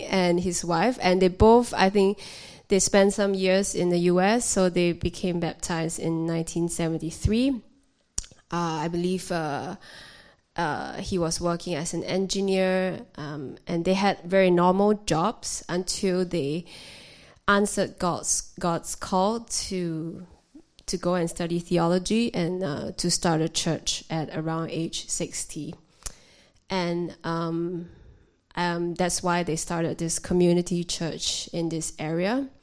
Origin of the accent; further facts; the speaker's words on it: Singapore; and I'm from Singapore.